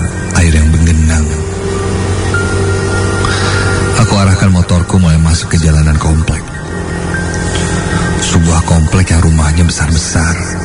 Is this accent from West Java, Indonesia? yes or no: yes; Garut, West Java, Indonesia; now in Bandung, Indonesia; Aku tidak tinggal dengan orang tuaku. Asalku dari Garut. Di Bandung, aku tinggal di sebuah kosan di sekitaran Cicadas.